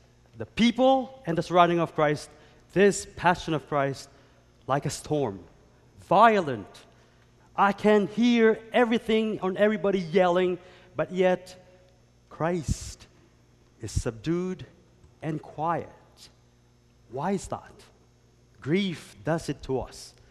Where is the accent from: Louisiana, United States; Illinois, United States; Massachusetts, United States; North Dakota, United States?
Illinois, United States; Chicago; I'm not saying because I came from Chicago, but hey, why not?